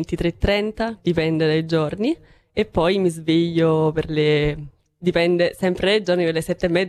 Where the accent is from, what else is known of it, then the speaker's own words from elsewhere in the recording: Avellino, Campania, Italy; Sono di Avellino.